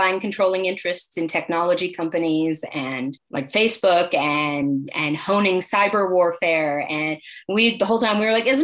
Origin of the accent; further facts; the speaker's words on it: United States; It's like, well, okay, but where am I from? I was born here. I'm American.